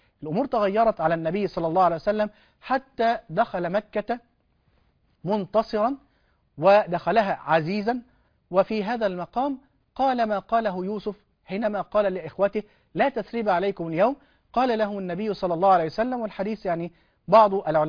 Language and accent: Arabic; Egypt; انت عارف عندنا في مصر مثلا جبل المقطم ولا في جبل احد في السعودية ولا غيره